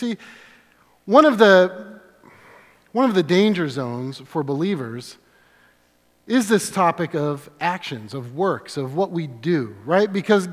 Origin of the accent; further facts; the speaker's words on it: Washington, United States; also born or lived in New England; because I grew up in Washington State and New England, right?